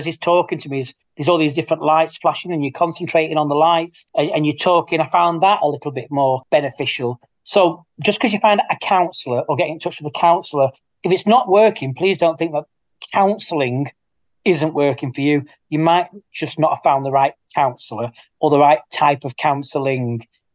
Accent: England, United Kingdom; this is going to sound horrible as an Englishman

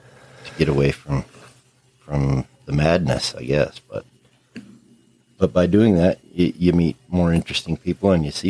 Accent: Salt Lake City, Utah, United States; Like this place that I grew up here in the Salt Lake, you know, area.

